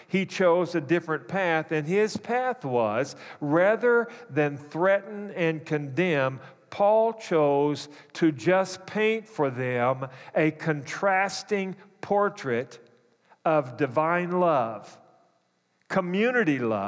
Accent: the South, United States; I'm from the South, so the example is cornbread.

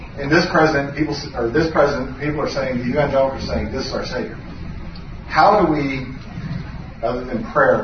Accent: Indiana, United States; born there; I was born in Indiana. It's cold up here if you guys don't know that.

